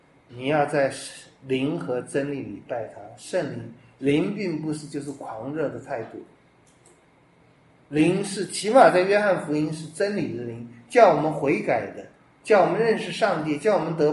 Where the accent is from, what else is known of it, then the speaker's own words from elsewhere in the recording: China; 我们中国人说的诚则灵